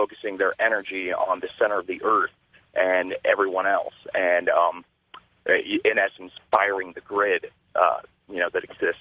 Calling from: Ohio, United States; I'm from Ohio.

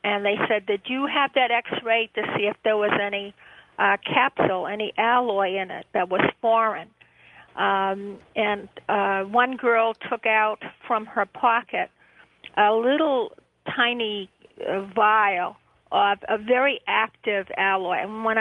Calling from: Boston, Massachusetts, United States; Hi, this is … from Boston.

